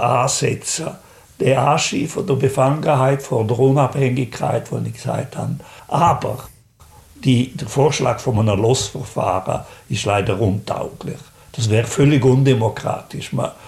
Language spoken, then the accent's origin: German; Graubünden, Switzerland; das ist in meiner Heimat in der Surselva.